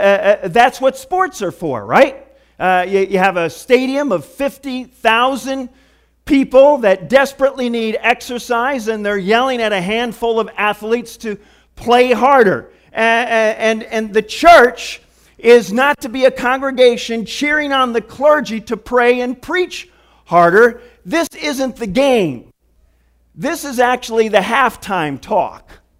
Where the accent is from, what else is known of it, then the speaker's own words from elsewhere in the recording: Michigan, United States; now in New York, United States; growing up in Michigan, I never would have envisioned living in New York, let alone being a pastor in New York.